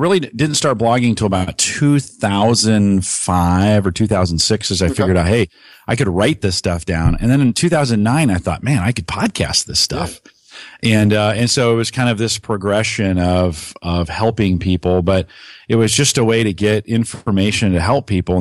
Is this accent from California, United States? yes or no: yes; Los Gatos, California, United States; and I grew up in the South Bay near Los Gatos.